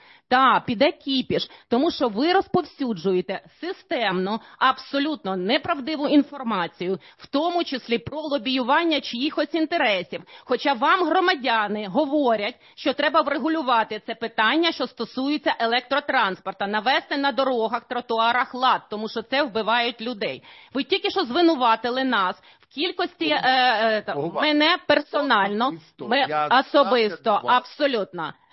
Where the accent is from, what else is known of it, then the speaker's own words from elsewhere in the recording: Kyiv, Ukraine; born there; Я киянка, і мені соромно. Так, з нульового я тут народилася.